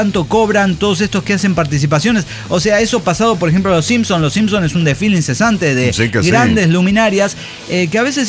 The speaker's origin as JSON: {"language": "Spanish", "country": "Mexico", "said": "Soy mexicano. Es que soy mexicano. Soy mexicano."}